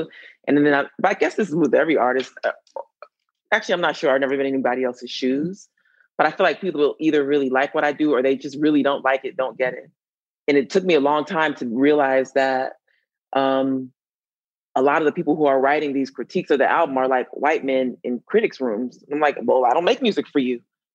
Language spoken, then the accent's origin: English; Atlanta, Georgia, United States; And the reason why this matters because I'm from Atlanta. And so I was like Atlanta's girl. I was a independent artist in Atlanta.